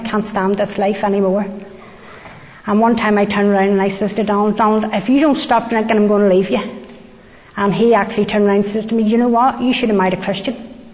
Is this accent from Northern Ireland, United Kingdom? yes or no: yes; Belfast, Northern Ireland, United Kingdom; I was born and brought up in Belfast, and I had the real privilege to be born into a Christian family, a born again Christian mother and father.